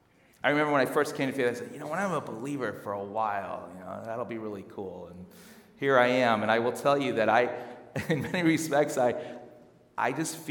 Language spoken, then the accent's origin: English; California, United States; I come from San Fernando Valley. I was born and raised here.